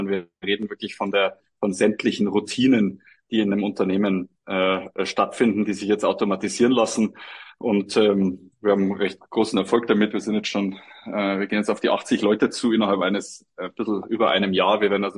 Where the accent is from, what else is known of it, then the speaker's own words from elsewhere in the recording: Bavaria, Germany; Ich komme aus dem Chiemgau